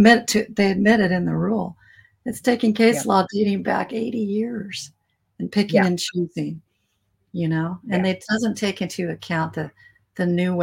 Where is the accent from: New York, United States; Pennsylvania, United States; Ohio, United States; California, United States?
California, United States; I'm from California. I have a very different viewpoint.